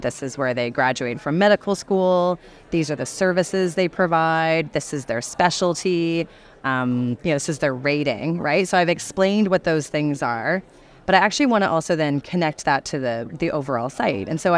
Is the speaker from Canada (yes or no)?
yes; Canada; I am Canadian, so you'll hear me say "Hey, I love my poutine."